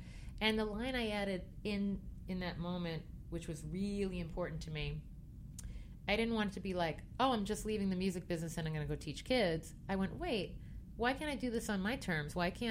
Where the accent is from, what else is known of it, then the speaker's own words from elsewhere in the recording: Merrick, New York, United States; I'm from Merrick. I am white bread.